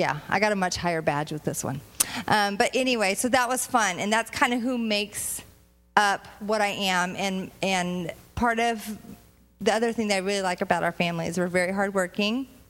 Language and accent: English; Montana, United States; moved away as an adult; also born or lived in Texas; now in California, United States; I always say I'm originally from Montana, even though I've not lived there for probably, I don't know, 26 plus years.